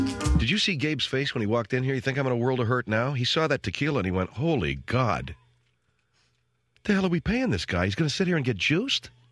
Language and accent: English; Ireland; I'm Irish, therefore I drink.